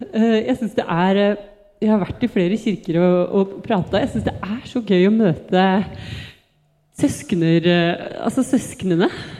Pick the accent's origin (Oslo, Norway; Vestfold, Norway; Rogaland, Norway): Oslo, Norway; Jeg er 39 år. Jeg har vokst opp i Oslo. Jeg er sykepleier.